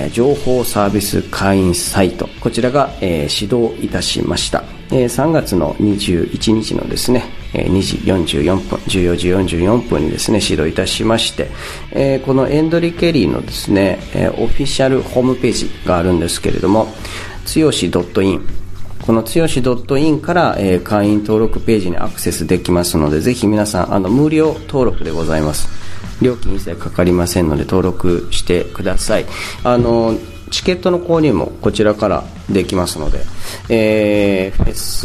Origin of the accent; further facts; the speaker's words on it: Yokohama, Kanagawa, Japan; 地元横浜みなとみらいでライブをしてくださった時ね